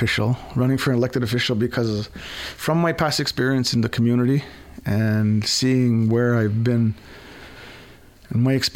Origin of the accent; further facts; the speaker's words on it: Kahnawake, Quebec, Canada; I'm 51 years old, raised and born in Gunawage. I was born in LaSalle, Montreal. I'm part of the Bear Clan.